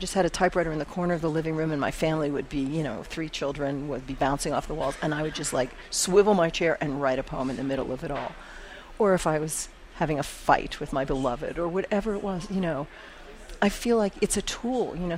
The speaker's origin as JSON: {"language": "English", "town": "Pittsburgh", "region": "Pennsylvania", "country": "United States", "said": "My dear Pittsburgher, I'm from Pittsburgh"}